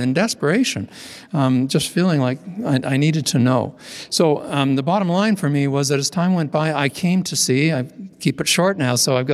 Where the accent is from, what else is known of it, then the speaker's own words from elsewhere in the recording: Vancouver, British Columbia, Canada; I grew up in Western Canada in Vancouver, Greater Vancouver